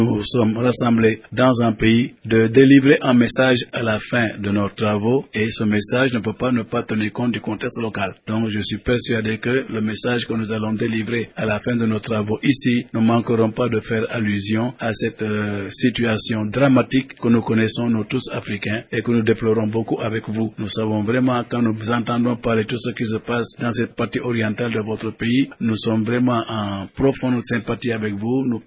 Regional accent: Senegal; Chez moi, au Sénégal, lorsque le pape

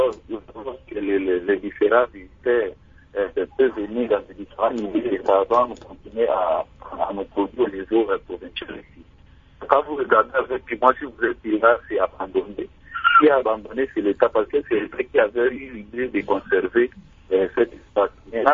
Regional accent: Mbandaka, Équateur, DR Congo; Maintenant, chez nous, dans notre pays, par exemple, si vous êtes ici chez moi, en Mbandaka, nous avons un site touristique partagé également.

